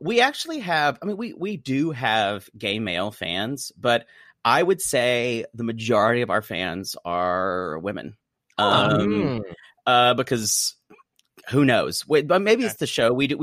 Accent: South Carolina, United States; If I meet someone, I'm from South Carolina, he's from Oklahoma.

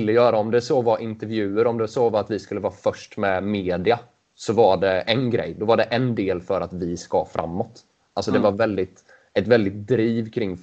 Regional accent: Mullsjö, Jönköping County, Sweden; jag är ju uppvuxen i Mullsjö. Jag var ju en liten knatte.

